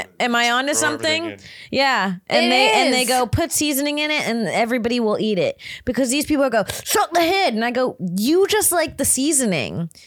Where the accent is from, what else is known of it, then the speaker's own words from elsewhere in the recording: Florida, United States; I am a huge fan of seafood. I grew up in Florida.